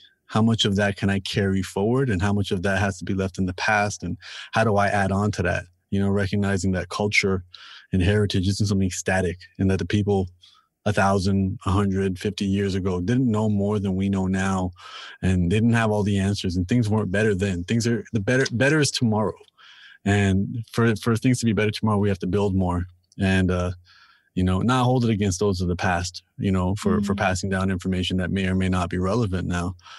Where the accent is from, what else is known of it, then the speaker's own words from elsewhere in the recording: Toronto, Ontario, Canada; I mean, as I said, I'm from Toronto. I'm from one of the most diverse places on the planet.